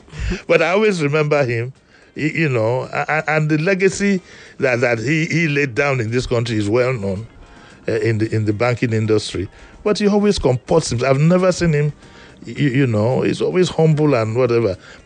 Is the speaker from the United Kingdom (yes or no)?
yes; United Kingdom; I'm proud of my country. I'm British.